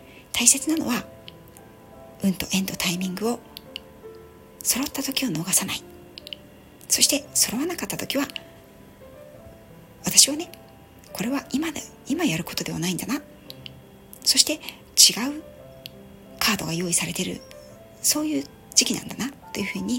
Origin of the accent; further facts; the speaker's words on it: Yokohama, Kanagawa, Japan; 私は5代目浜っ子なんですね。そして両親もこの横浜で代々事業を営んできたということで、田舎がないです。はい、ずっと建物に囲まれて暮らしてき